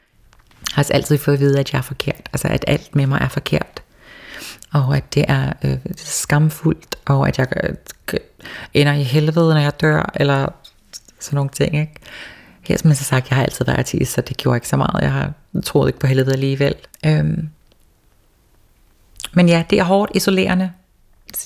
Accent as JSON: {"language": "Danish", "country": "Faroe Islands", "said": "derhjemme på Færøerne har jeg altid været, altså ikke kendt, men du alle vidste, hvem jeg var."}